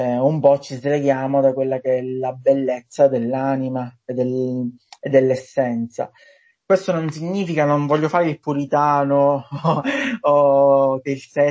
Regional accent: Sicily, Italy; ho fatto anche teatro, a 18 anni, 17 anni, nel mio paese, in Sicilia, ho fatto teatro anche dialettale

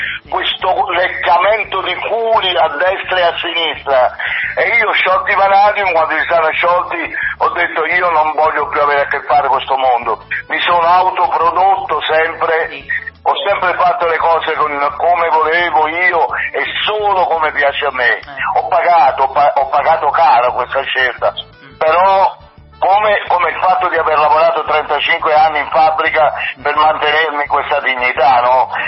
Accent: Pomigliano d'Arco, Campania, Italy; ripartiamo col tour con la band da Pomigliano d'Arco, da Napoli. Ho voluto iniziare dalla mia terra proprio

